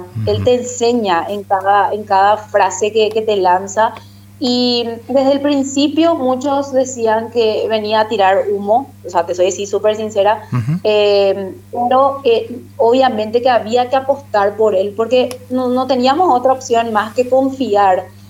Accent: Paraguay; como paraguaya, con 29 años, esperé 15 años poder volver a ver a mi selección en un Mundial

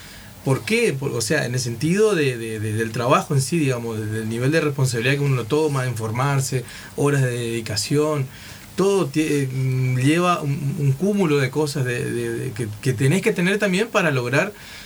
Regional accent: Campo Viera, Misiones, Argentina; Venimos de Campoviera, de la zona centro, como decís, de los montes, de las picadas y de nuestra gente trabajadora, ¿no?

